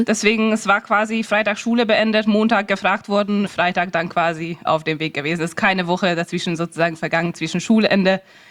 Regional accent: Hungary; now in Germany; Also ich komme ursprünglich aus Ungarn.

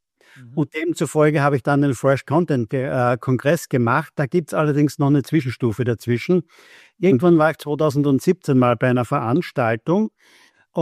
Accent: Graz, Styria, Austria; ich komme aus Österreich, genauer gesagt aus Graz, die zweitgrößte Stadt in Österreich.

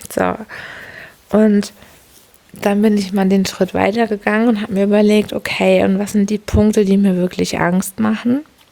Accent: Hamburg, Germany; ich bin ja eine Hamburgerin, wie ihr alle wisst

